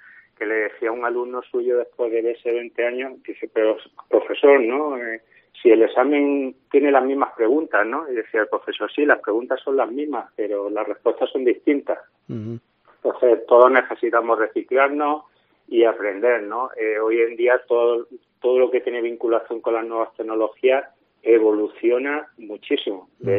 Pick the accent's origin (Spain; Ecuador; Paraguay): Spain; Alcaudete, Andalusia; now in Madrid, Spain; Sí, Alcautech, en honor a mi pueblo, Alcaudete. Yo la verdad es que hace más de 25 años que no vivo en Alcaudete, pero bueno, tiene esa parte, la raíz nunca se puede perder, ¿no?